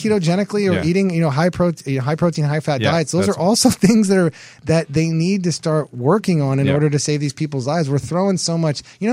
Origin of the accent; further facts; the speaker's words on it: Hermosa Beach, California, United States; But I'm from Hermosa Beach. You know, I'm from down here.